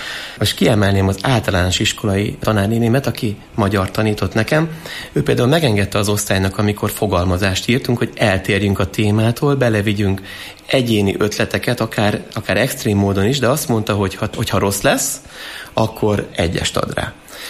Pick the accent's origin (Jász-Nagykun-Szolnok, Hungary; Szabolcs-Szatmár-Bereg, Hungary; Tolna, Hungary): Jász-Nagykun-Szolnok, Hungary; Kisújszállás; Kis Újszálláson nőttem fel. Gyakorlatilag szinte mindent Kis Újszálláson csináltam. Ide jártam gimnáziumba, és általános iskolába is.